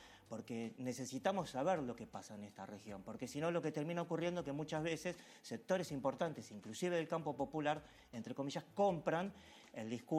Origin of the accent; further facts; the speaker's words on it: Argentina; Nosotros como Argentina tenemos que tomar una posición firme